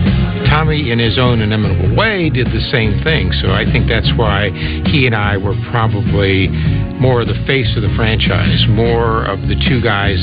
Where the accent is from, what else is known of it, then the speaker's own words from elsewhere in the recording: Florida, United States; Growing up in Florida, you know, I was around spring training. Dad was a Dodger fan, Mom was a Yankee fan.